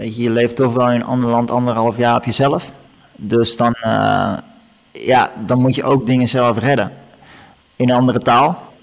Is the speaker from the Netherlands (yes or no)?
yes; Netherlands; als Nederlander ben je toch wel die directste.